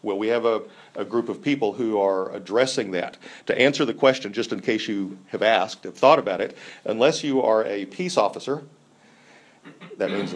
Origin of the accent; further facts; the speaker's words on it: Oklahoma, United States; also born or lived in Texas; I grew up in Oklahoma and Texas.